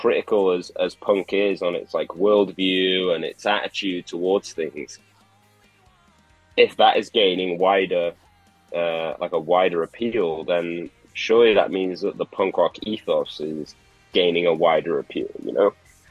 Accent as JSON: {"language": "English", "town": "Wrexham", "region": "Wales", "country": "United Kingdom", "said": "we're from Wrexham, which is not too far from like Liverpool, Manchester, that kind of way, but it's a very small town. Famous for beer and fighting and football."}